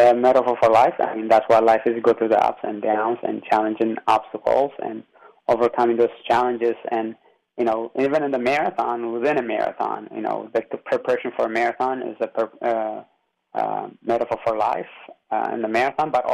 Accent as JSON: {"language": "English", "town": "San Diego", "region": "California", "country": "United States", "tie": "born or raised there", "said": "And growing up in San Diego was really nice."}